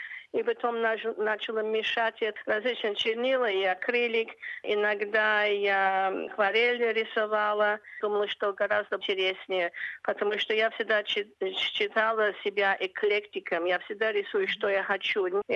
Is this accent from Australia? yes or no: yes; Australia; может, это мое русское происхождение. Я выросла в Австралии, но у меня очень много русского остается.